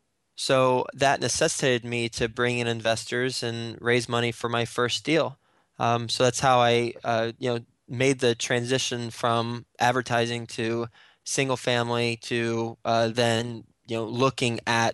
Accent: Fort Worth, Texas, United States; also born or lived in Flint, Michigan; now in New York City, United States; I'm from Fort Worth, Texas. Was born in Flint, Michigan, from Fort Worth, and now live in New York City

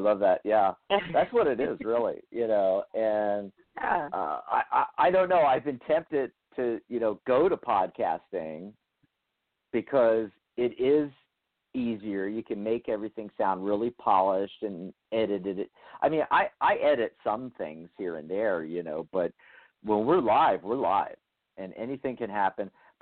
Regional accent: Pennsylvania, United States; You know, I mean, I grew up in Pennsylvania, and I remember 80-degree humidity and 97 degrees near Philly.

